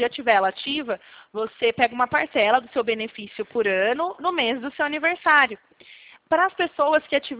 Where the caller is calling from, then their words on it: Limeira, São Paulo, Brazil; Eu falo aqui do estado de São Paulo, do interior, da cidade de Limeira.